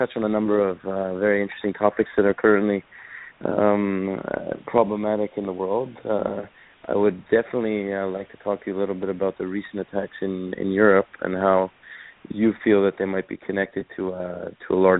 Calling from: Montreal, Quebec, Canada; I'm calling from Montreal.

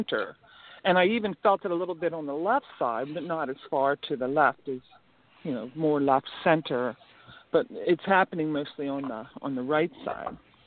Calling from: Oregon, United States; I'm in Oregon.

